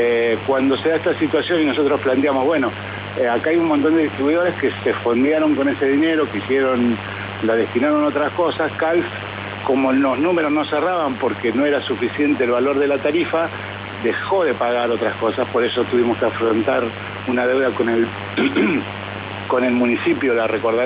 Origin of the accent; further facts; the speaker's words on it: Neuquén, Argentina; somos todos argentinos, yo lo tengo recontra claro, pero a ver si se acuerdan un poquito de mis vecinos de Neuquén